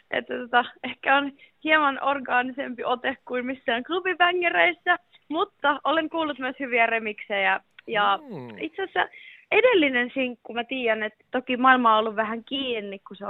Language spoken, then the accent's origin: Finnish; Northern Finland, Finland; Vähän pohjoisemmasta Suomesta